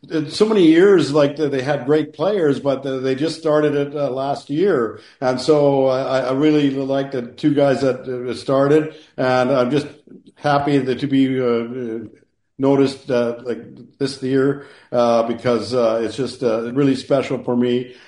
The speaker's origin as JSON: {"language": "English", "town": "Newdorf", "region": "Saskatchewan", "country": "Canada", "tie": "born or raised there", "said": "But but I grew up in Newdorf, 20 minutes from Melville. And I was 15, and I had a good coach"}